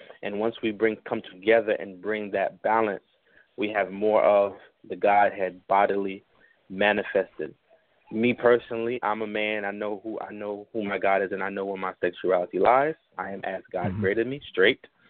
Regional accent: New York City, New York, United States; I'm actually from New York City, but I have a Florida number.

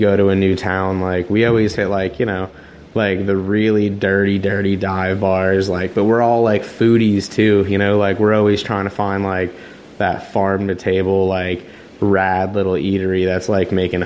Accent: Florida, United States; oh, I'm from Florida.

